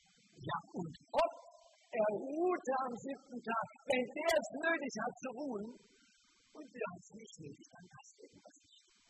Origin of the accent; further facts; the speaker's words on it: Hesse, Germany; Ich weiß, in meiner Heimat, aus meiner oberhessischen Heimat